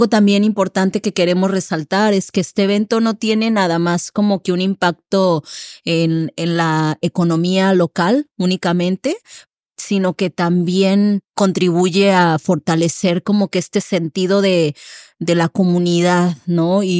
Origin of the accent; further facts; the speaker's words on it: Manzanillo, Colima, Mexico; born there; yo nací en Manzanillo, que es un municipio en la costa, pero también hacia adentro, como hacia las montañas, tiene su belleza especial